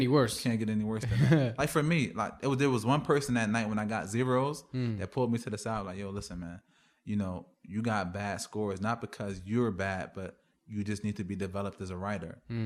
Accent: United States; So, you know, growing up in America, like, the kids are brutal, man.

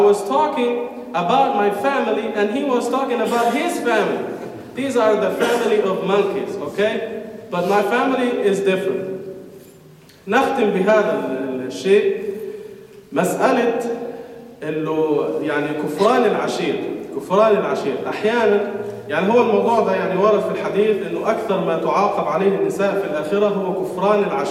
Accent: Egypt; هي نقطة بيقولوها عندنا في مصر

